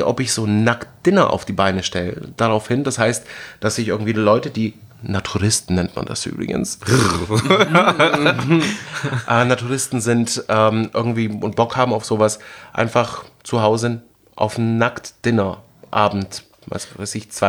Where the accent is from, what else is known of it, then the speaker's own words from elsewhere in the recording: Baden-Württemberg, Germany; Ich meine, ich bin Schwabe.